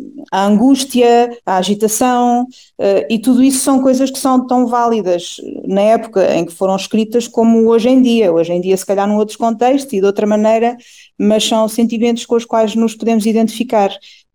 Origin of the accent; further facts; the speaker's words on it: Minde, Santarém, Portugal; eu sou de Mindo.